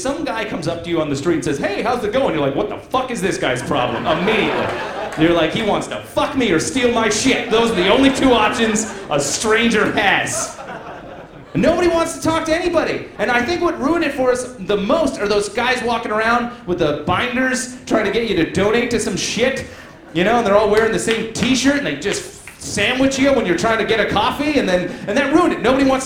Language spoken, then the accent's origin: English; Nova Scotia, Canada; now in Toronto, Canada; I'm from Nova Scotia. We're really nice.